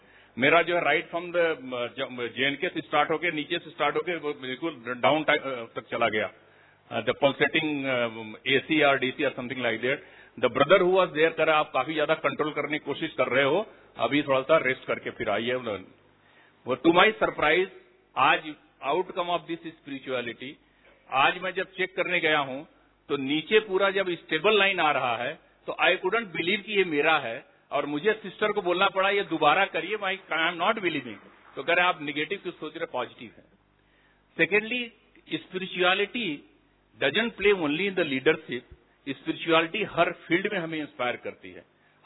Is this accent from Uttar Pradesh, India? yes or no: yes; Varanasi, Uttar Pradesh, India; Originally Banaras का रहने वाला हूं। अहमदाबाद में पिछले 3 साल से पोस्टेड था, रिसेंटली रिटायर्ड हुआ हूं।